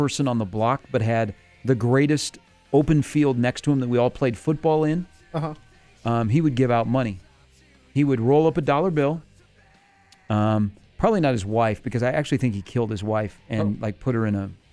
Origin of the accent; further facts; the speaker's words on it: Urbandale, Iowa, United States; I haven't been back to my old street that I grew up on in Urbandale for a long time.